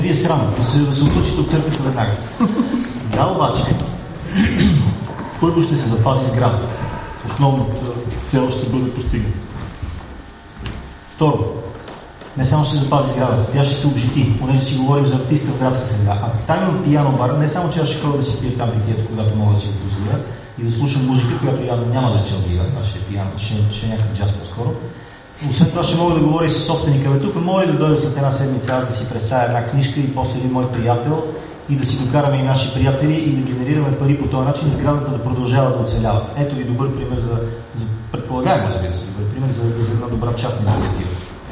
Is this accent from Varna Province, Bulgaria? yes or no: no; Sofia, Sofia City, Bulgaria; Аз самия съм софиянец, стъпвал ли съм там, май веднъж като ученик